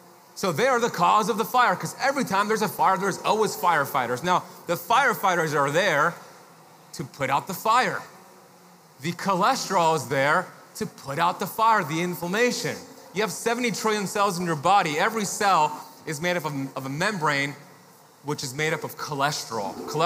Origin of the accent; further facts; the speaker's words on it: Miami, Florida, United States; So I'm grateful to be a part of it in my hometown of Miami.